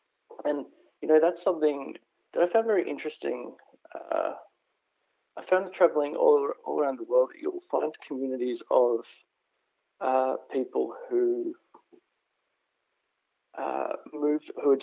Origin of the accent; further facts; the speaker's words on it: Melbourne, Victoria, Australia; through growing up in Melbourne and, you know, traveling throughout India a few times later on in life.